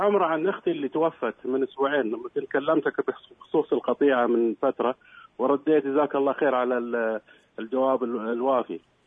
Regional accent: Dammam, Eastern Province, Saudi Arabia; ما أنا جاء من الدمام.

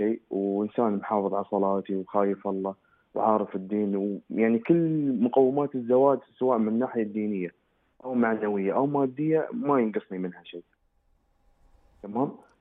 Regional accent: United Arab Emirates; أنا موضوعي أنا شاب إماراتي

